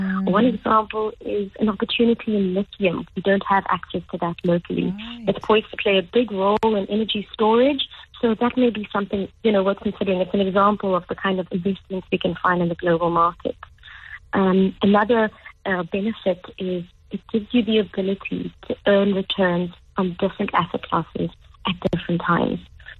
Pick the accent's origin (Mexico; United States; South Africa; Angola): South Africa; being a South African, you know, taking pain at the pumps when you go fill up petrol